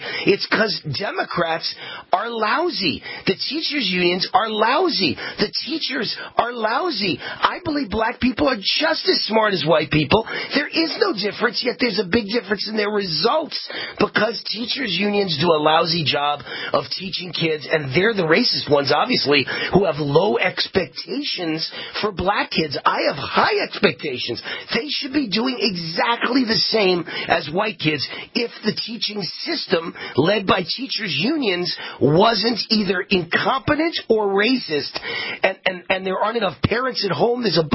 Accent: New York City, New York, United States; When I was a kid growing up in New York

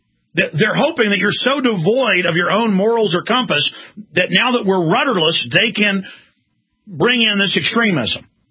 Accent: Wales, United Kingdom; as Welsh as it comes.

